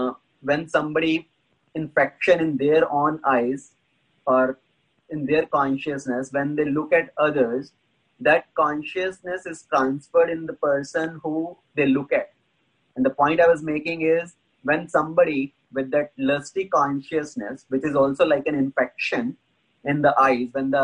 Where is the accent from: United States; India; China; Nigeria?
India; As I was growing up in India, in our childhood